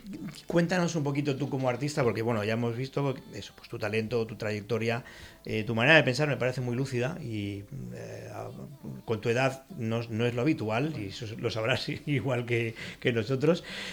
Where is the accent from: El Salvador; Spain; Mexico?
Spain; Valencian Community; pues eso como valencianos bueno, nos tiene que honrar.